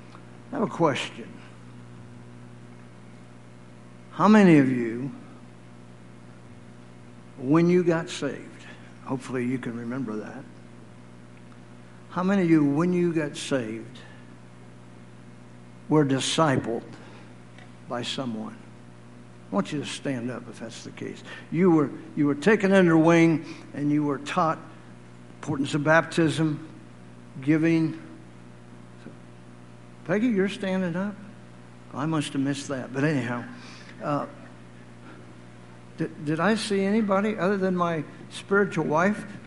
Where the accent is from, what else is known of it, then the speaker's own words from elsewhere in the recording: Ohio, United States; He's from Michigan, and I'm from Ohio.